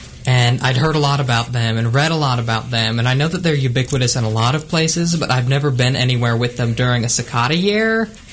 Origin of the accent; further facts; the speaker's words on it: Provo, Utah, United States; now in Oregon, United States; So, I'm not exactly from Oregon. I've only been there since January. Technically, I was raised in Provo, Utah, which is an awful, horrible place.